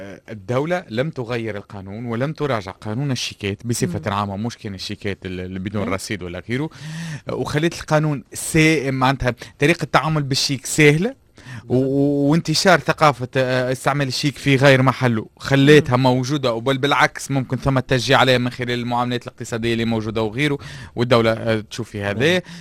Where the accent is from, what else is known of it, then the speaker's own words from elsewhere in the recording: Tunisia; معناتها الحل موجود عندنا في تونس